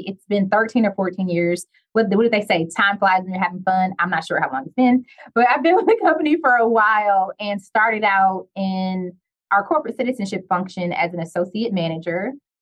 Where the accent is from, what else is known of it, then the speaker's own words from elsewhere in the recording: Detroit, Michigan, United States; So I am the daughter of a teacher and a police officer. I'm from Detroit.